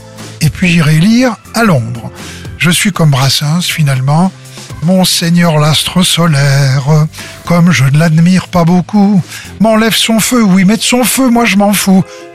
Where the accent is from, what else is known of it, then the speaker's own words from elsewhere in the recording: Paris, Île-de-France, France; Moi, je suis né à Paris, j'y ai vécu pratiquement toute ma vie